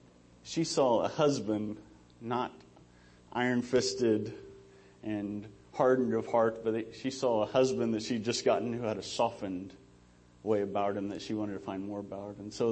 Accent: Lebanon, Missouri, United States; okay, I'm from Lebanon, Missouri.

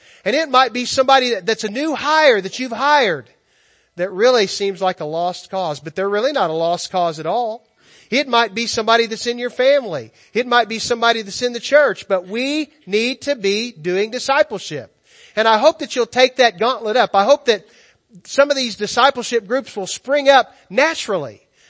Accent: Richland, United States; I was away from my hometown. I grew up in Richland, and I was away from there for a few years after college. But God ultimately brought me back there.

